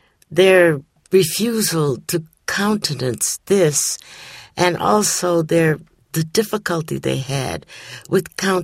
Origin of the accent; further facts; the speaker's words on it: Lorain, Ohio, United States; in my hometown of Lorain, Ohio, there was a couple of women, black women, who lived together